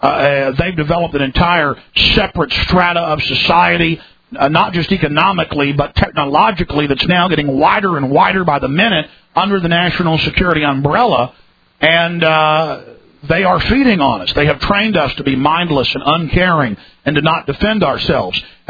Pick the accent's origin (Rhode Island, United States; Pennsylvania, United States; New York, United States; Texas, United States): Texas, United States; Dallas; now in Austin, United States; growing up in Dallas, for some reason during the 80s, it was a lot rougher, in the early 90s, was a lot rougher than what I've seen in Austin, Texas